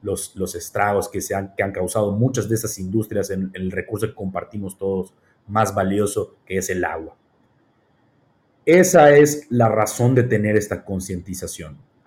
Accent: Yucatán, Mexico; eso me parece lo peor que hacemos como yucatecos en muchas industrias

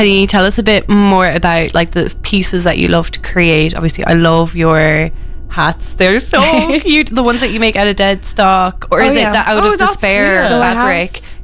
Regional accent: Munster, Ireland; I'm from West Cork as well

